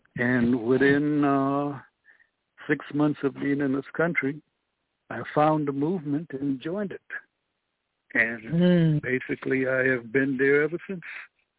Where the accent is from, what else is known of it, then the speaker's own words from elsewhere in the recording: Jamaica; now in United States; I came here from Jamaica in the 1960s.